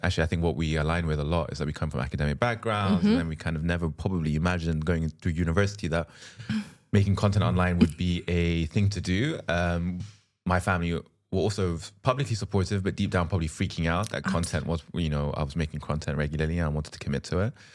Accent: London, United Kingdom; I was born and raised in London.

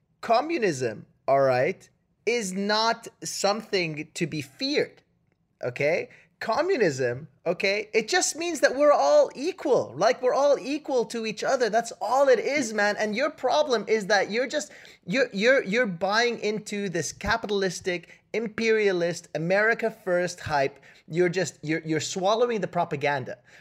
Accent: Canada; I'm Canadian.

